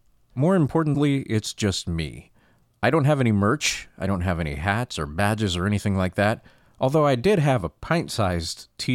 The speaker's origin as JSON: {"language": "English", "region": "the South", "country": "United States", "moved": "as an adult", "lives_now": "New York City, United States", "said": "I mean, I was from the South after all. And I kept this promise to myself for 26 years. In 2014, I moved to New York City."}